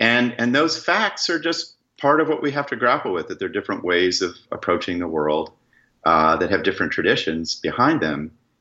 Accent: Laurel Canyon, California, United States; My mom got her PhD at UCLA, and we lived in Laurel Canyon. You may know Laurel Canyon.

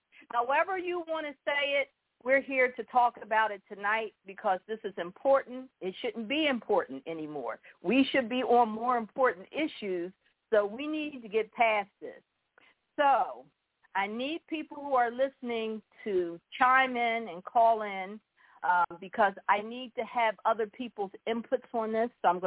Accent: Philadelphia, Pennsylvania, United States; remember that I'm from Philly, but the issues that I touch on are the same issues across the United States and across the world.

